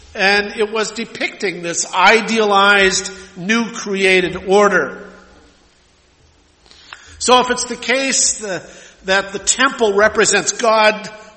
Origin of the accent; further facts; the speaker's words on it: Minneapolis, Minnesota, United States; We didn't lock our doors normally where I grew up in South Minneapolis.